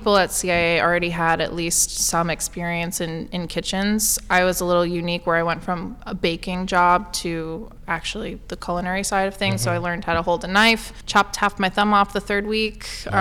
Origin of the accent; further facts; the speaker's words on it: New York, United States; moved away as an adult; my goal really was just to move as far away from my hometown in New York as I possibly could, as any 21-year-old would want.